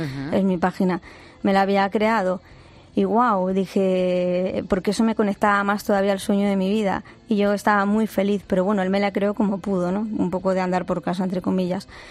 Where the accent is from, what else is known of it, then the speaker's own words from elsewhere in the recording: Asturias, Spain; Yo soy de Asturias.